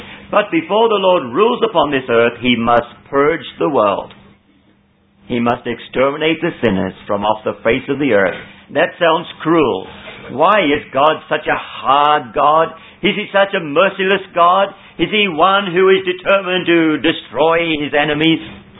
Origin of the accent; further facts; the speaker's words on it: Sydney, New South Wales, Australia; I come from Sydney. I can see the buildings going up there.